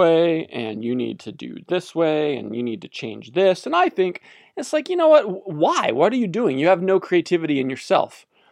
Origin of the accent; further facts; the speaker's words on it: Albuquerque, New Mexico, United States; But growing up in New Mexico, in Albuquerque, a lot of the streets, they slope towards or away from, whichever way you're aiming.